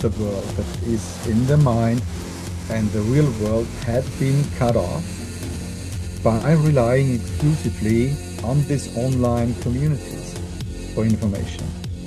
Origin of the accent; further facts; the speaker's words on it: Austria; accent: Austrian; English is a second language; Don't mind my Austrian accent. I try to be as American as I can possibly be in my pronunciation.